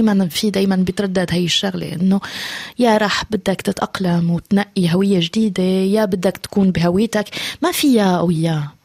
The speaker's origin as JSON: {"language": "Arabic", "country": "Syria", "said": "سورية جدا ومواطنة العالم جدا، طفلة جدا وعجوزة بنفس الوقت"}